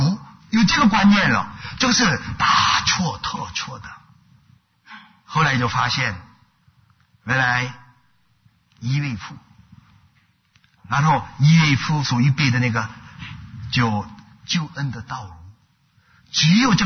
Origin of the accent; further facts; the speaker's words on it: South Korea; 我心里面我是韩国人